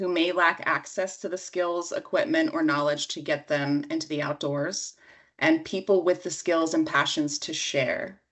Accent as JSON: {"language": "English", "town": "South Williamsport", "region": "Pennsylvania", "country": "United States", "tie": "born or raised there", "said": "Yeah, so I grew up in the South Williamsport area with the Susquehanna River flowing right alongside my town."}